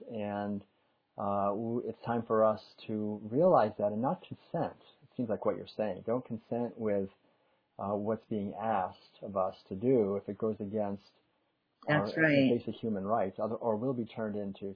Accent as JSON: {"language": "English", "town": "Concord", "region": "Massachusetts", "country": "United States", "tie": "born or raised there", "said": "I remember, you know, where I grew up in Concord, Massachusetts, the Revolutionary War was still very much alive."}